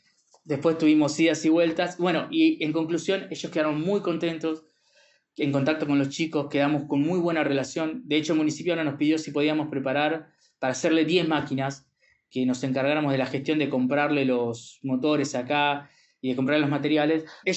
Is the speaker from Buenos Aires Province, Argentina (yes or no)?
yes; Tigre, Buenos Aires Province, Argentina; now in San Fernando, Argentina; Yo vivo acá en San Fernando, cerca de Tigre, me crié en Tigre, en la isla de Tigre, en las islas, que no tienen agua corriente.